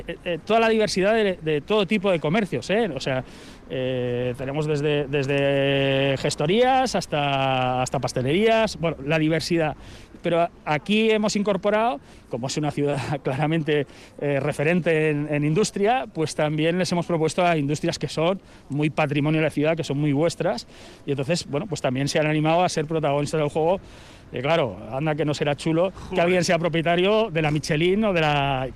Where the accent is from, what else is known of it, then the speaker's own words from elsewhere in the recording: Barcelona, Catalonia, Spain; El 2% soy yo, porque vengo de Barcelona, que se me ocurrió.